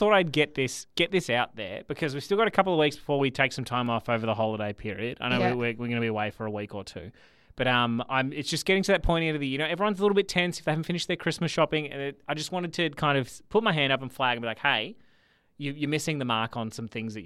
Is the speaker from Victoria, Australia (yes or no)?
yes; Lang Lang, Victoria, Australia; because I grew up near Lang Lang, so I did my test in Frankston